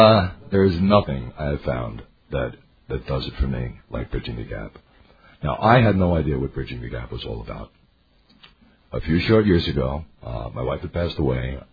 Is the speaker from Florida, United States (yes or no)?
yes; Miami, Florida, United States; I'm from Miami, Florida.